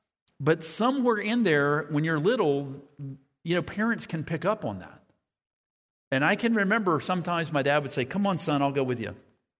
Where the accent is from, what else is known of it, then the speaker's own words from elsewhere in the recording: West Virginia, United States; I remember we had a basement where I grew up in West Virginia.